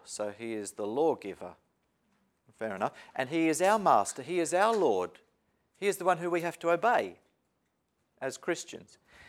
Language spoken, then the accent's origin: English; Australia; I'm from Australia. That tells you something about me.